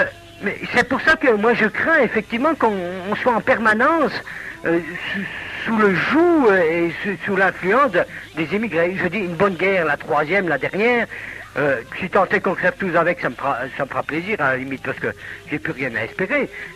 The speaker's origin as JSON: {"language": "French", "region": "Massif Central", "country": "France", "said": "pour un gars du Massif Central. Bah, encore que j'en ai pas l'accent du tout"}